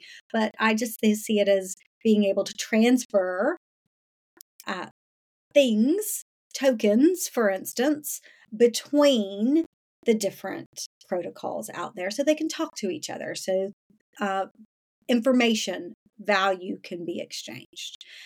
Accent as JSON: {"language": "English", "region": "South Carolina", "country": "United States", "tie": "born or raised there", "said": "I had a very, very difficult experience in my hometown of South Carolina"}